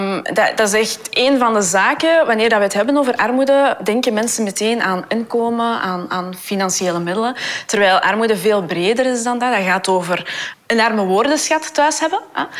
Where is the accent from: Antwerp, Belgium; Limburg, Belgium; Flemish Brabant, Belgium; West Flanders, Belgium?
Antwerp, Belgium; Mol; Ik ben zelf opgegroeid in De Kempen. Geboren en getogen, Mol. Als een van de eerste gezinnen met migratieachtergrond ook een Mol. Mijn grootouders waren in ieder geval een van de eerste.